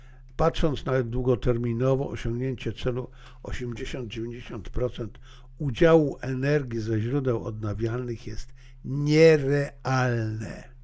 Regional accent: Zabrze, Silesian Voivodeship, Poland; To jest akurat coś, co ja pamiętam z młodości, z dzieciństwa. To był standard u nas na Śląsku. Nie wiem, jak było to gdzie indziej, ale na Śląsku, w Zabrzu, to był standard, że nie było energii

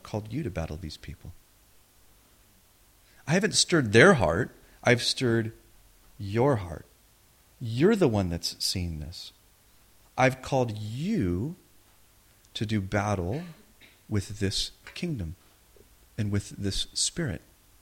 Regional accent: United States; That's something I'm kind of familiar with coming from the U.S. I grew up on the Pink Panther cartoons.

